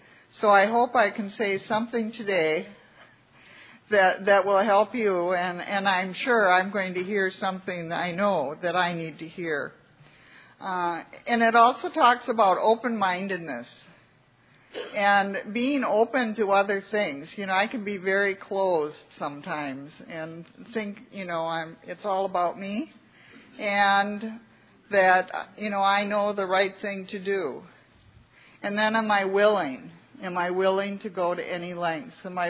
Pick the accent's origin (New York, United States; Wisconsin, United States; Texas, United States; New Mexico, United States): Wisconsin, United States; Hartford; I'm an alcoholic. I'm from Hartford, Wisconsin.